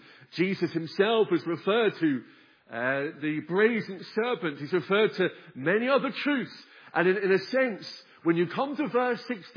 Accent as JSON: {"language": "English", "town": "Lewes", "region": "South East England", "country": "United Kingdom", "tie": "born or raised there", "said": "last week I was in my hometown of Lewis, taking the meetings there"}